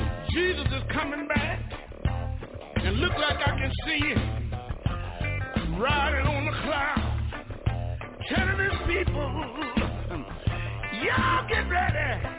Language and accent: English; Houston, Texas, United States; When I think about my hometown in Houston, Texas